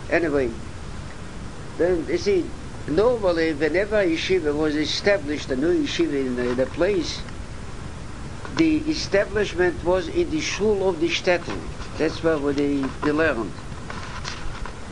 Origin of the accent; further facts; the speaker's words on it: Baranovichi, Brest Region, Belarus; I was a young boy, I learned there for 5 years, I grew up in Baranovich actually.